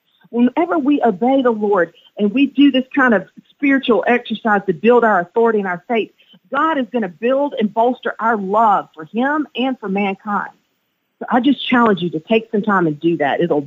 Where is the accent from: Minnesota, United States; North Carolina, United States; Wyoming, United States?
North Carolina, United States; Wingate; I grew up in Wingate, North Carolina, so I was driving back